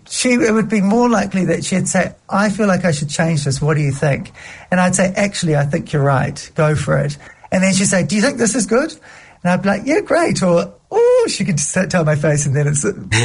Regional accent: Glen Eden, Auckland, New Zealand; I grew up in Glen Eden, which is sort of like, it's the burbs in West Auckland.

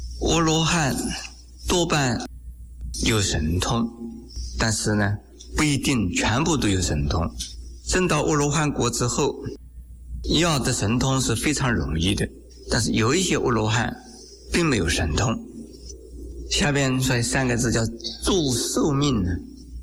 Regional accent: China; 在我们中国人没有

